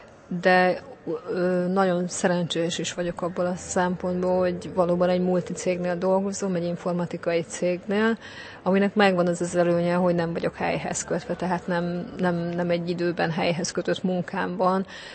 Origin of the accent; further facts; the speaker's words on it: Komlóska, Borsod-Abaúj-Zemplén, Hungary; Hegyoljai lány vagyok, amit büszkén vallok, tehát én ott születtem, egy kis községben, Komlóskának hívják